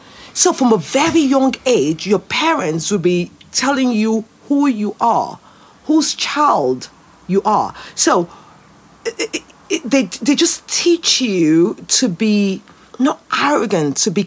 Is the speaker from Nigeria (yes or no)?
yes; Nigeria; I grew up in Nigeria. And as a Nigerian